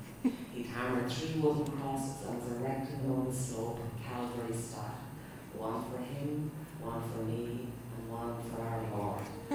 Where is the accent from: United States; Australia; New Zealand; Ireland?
Ireland; So I mean I'm an Irish writer, and even if you're writing something that's based on a Greek myth